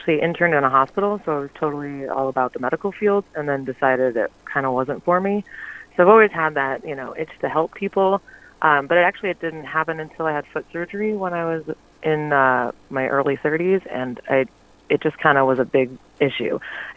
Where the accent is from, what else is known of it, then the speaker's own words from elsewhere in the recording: Detroit, Michigan, United States; moved away as an adult; now in California, United States; I'm originally from Detroit area of Michigan. And I moved to California in 2014